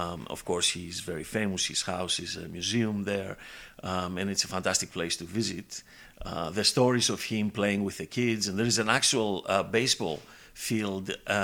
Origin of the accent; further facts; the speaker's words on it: Greece; English is a second language; I'm originally from Greece, and therefore people ask me, why not Greece, for example?